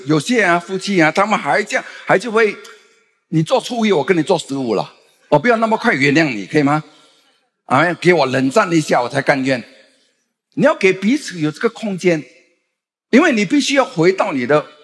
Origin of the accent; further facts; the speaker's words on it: Singapore; 就好像我是新加坡人的道地的新加坡人，没有，我才本地生的